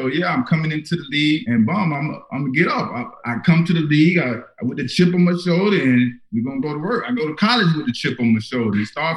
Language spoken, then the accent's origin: English; Fort Lauderdale, Florida, United States; But I'm from Lauderdale. I think different.